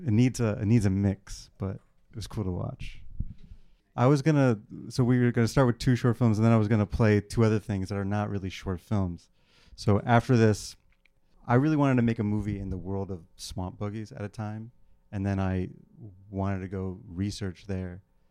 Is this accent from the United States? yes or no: yes; Florida, United States; I grew up in South Florida. I was making stuff in New York. I used to live here